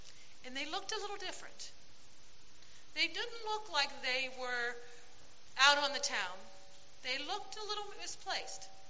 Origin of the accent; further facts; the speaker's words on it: Waynesburg, Pennsylvania, United States; Oh, we're from Waynesburg.